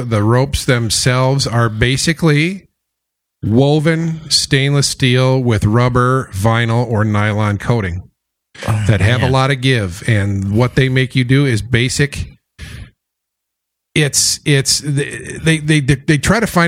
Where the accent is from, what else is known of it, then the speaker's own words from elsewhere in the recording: Ludington, Michigan, United States; I grew up in Ludington, went down to Dallas and spent the summer with my aunt, my uncle, and my two cousins.